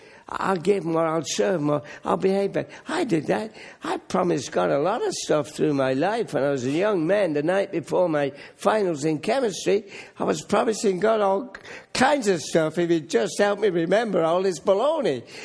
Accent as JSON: {"language": "English", "region": "England", "country": "United Kingdom", "said": "I'm an Englishman. I grew up in the Second World War. I'm an old guy now."}